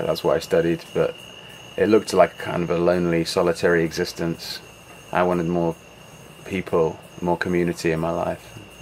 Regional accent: Birmingham, West Midlands, United Kingdom; So I learned this song in England before I'd ever been to the States. But, you know, growing up in Birmingham, we had

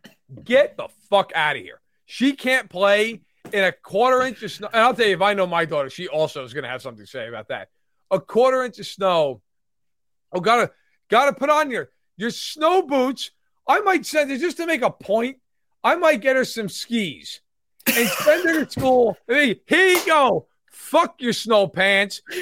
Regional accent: New York, United States; And in my town, I grew up in the Catskill Mountains. So certainly a mountainous town, but we had one mountain in particular, Chandelier, which is significant.

